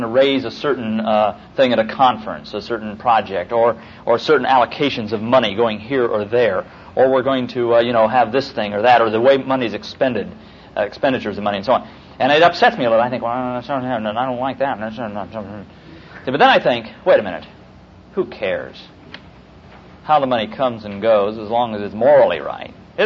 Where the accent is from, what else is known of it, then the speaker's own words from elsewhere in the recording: Midwest, United States; I was raised up in the Midwest where it was a sleeping bag and a hardwood floor.